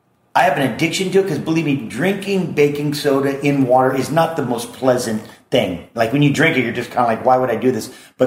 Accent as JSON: {"language": "English", "region": "Hawaii", "country": "United States", "tie": "born or raised there", "said": "See, I grew up in Hawaii."}